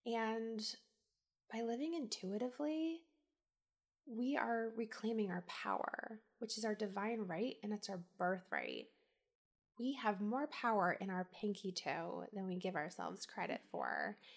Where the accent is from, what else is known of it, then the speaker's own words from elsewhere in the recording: New Jersey, United States; Listen, I'm from New Jersey. I still get real heated in the car.